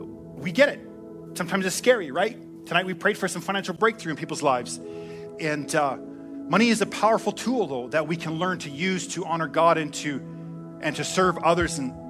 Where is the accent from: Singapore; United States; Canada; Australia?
Canada; Prince Edward Island; born there; And I was born in Prince Edward Island. I'm a spudhead, by the way, PEI, into a family that didn't have a whole lot.